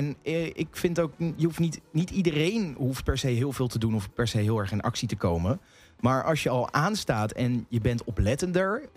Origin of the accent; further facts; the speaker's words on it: Den Helder, North Holland, Netherlands; Ik kom dan uit Den Helder, maar ik kom nooit op het strand.